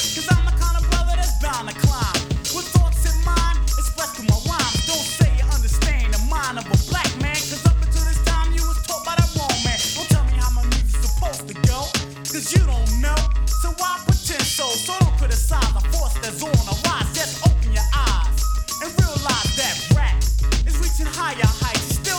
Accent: Philadelphia, Pennsylvania, United States; and my hometown Philly, and the rest of the hilltop hustlers.

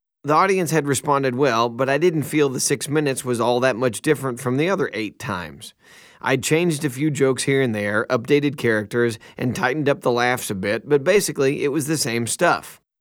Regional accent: Dallas, Texas, United States; I was soon given a trial run as headliner at the, guess where, the Dallas Improv. That was my hometown, and I guess the powers that be wanted to give me the best chance at doing well.

